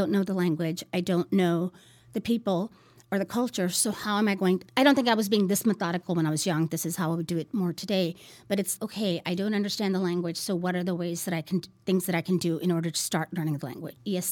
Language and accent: English; Pakistan; moved away; I knew a little bit about it when I was growing up in Pakistan